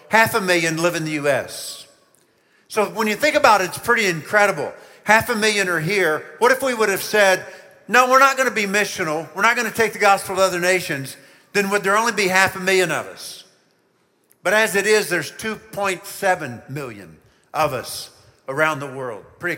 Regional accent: Oklahoma City, Oklahoma, United States; I don't say … I'm from Oklahoma City, and I'm sacred.

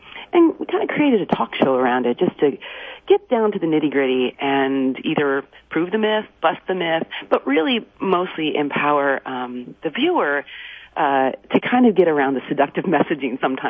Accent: Midwest, United States; Well, so I grew up in the Midwest, the daughter of two pharmacists.

